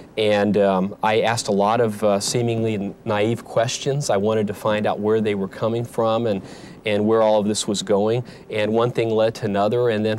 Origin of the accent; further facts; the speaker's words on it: Indianapolis, Indiana, United States; I was invited to tour a company in Indianapolis, my hometown, that was to receive the contract from the U.S. Treasury Department